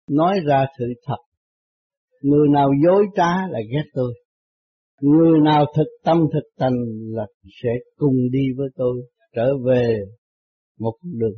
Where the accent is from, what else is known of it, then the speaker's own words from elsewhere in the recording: Saigon, Ho Chi Minh City, Vietnam; Tôi ở Sài Gòn trong xứ Việt Nam, Chợ Lớn trong xứ Việt Nam. Tôi nói rõ hơn anh là tôi ở Chợ Lớn trong xứ Việt Nam.